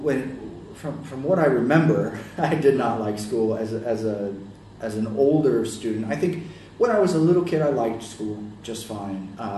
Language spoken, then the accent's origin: English; Florida, United States; I grew up in Florida, and Florida, very warm, it's semi-tropical, grew up by the ocean